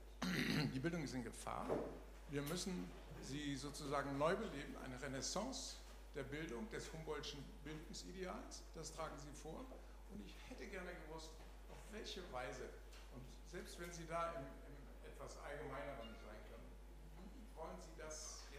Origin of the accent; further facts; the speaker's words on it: Northern Germany, Germany; Als Norddeutscher bin ich gewillt zu sagen, ein bisschen Butter bei die Fische.